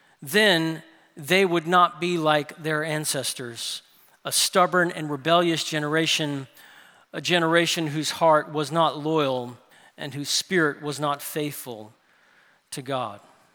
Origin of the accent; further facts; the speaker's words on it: New Orleans, Louisiana, United States; I grew up in New Orleans